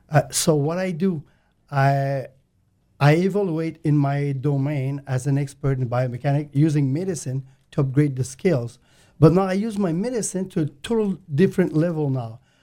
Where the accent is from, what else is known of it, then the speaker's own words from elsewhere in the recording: Montreal, Quebec, Canada; I'm from Montreal.